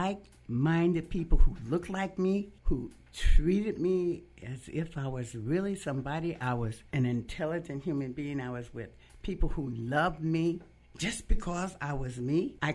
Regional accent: Eugene, Oregon, United States; I am a native Eugenian. I grew up on West 11th in an African-American community, went through my formal education here in Eugene, graduated from Henry D. Sheldon High School in 1964

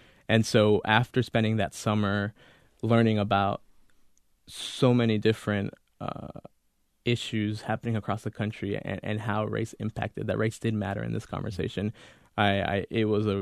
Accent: the South, United States; And so, growing up in the South, it's difficult to hold on to, your language, your culture, et cetera.

